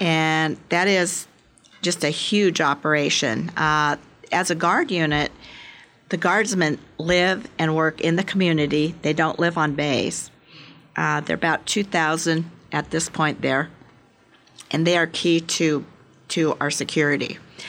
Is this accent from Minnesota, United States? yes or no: no; San Francisco, California, United States; I am from San Francisco personally, and I love it here.